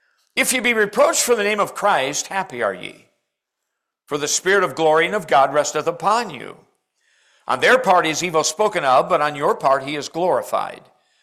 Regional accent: Alaska, United States; And I am from Alaska, but the time zone's not that extreme.

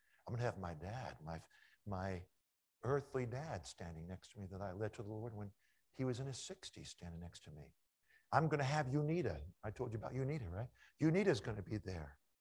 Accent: Washington metropolitan area, United States; growing up outside of Washington, D.C., as a little boy, I thought, it'd be really something to meet the president.

